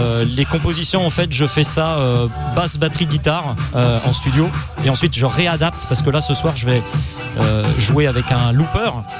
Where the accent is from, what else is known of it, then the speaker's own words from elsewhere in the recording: Châteauroux, Centre-Val de Loire, France; now in Grenoble, France; je suis venu sur Grenoble parce que je suis originaire de Châteauroux dans le centre de la France, entre Bourges, Orléans et Tours.